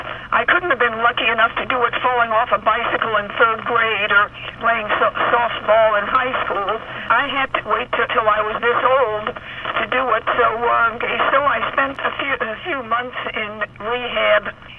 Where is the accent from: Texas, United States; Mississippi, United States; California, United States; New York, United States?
California, United States; I was raised in Southern California, out in the desert.